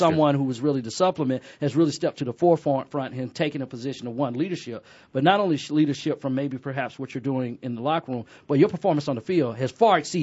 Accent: Georgia, United States; I grew up in Georgia, so he played for the Falcons, so I knew who he was.

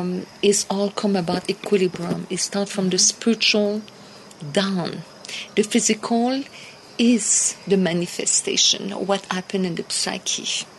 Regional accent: Montreal, Quebec, Canada; first language French; English is a second language; In French, because I'm French speaking from Montreal

